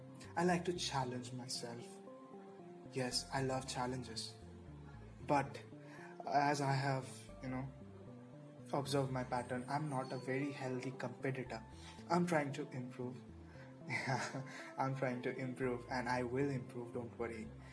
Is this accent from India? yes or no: yes; India; now in Kota, India; Myself, a student from India, in the city of Kota. No, this is not my hometown. I'm away from my home, away from my parents, my loved ones, my friends